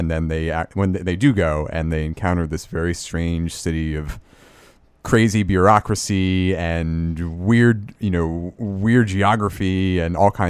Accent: New York, United States; I'm from New York.

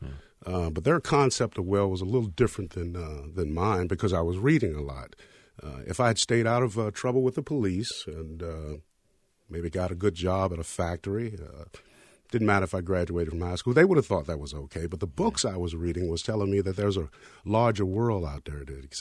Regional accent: Richmond, Virginia, United States; The area of the Richmond that I grew up in was called Churchill. It was the oldest part of the city.

